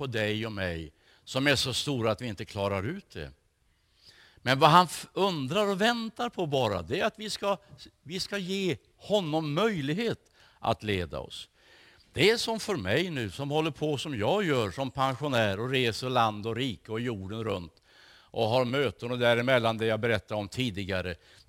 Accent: Småland, Sweden; born there; Jag är född i Småland. Ett ganska litet samhälle.

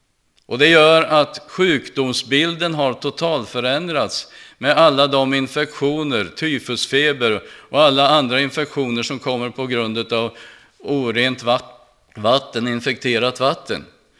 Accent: Östergötland, Sweden; born there; Och ändå är jag inte född i Örebro. Utan jag är född i södra Östergötland.

